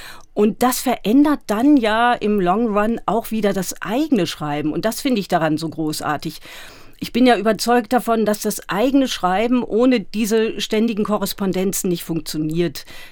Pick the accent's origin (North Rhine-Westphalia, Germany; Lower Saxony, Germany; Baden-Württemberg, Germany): Lower Saxony, Germany; Hamelin; now in Berlin, Germany; Ich komme aus Hameln an der Weser im Weserbergland und bin dann 1986 nach Berlin gekommen. Aus Liebesgründen.